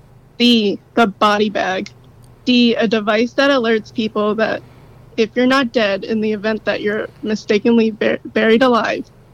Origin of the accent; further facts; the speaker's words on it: Maryland, United States; So, I am from Maryland. I am born and raised Maryland girl.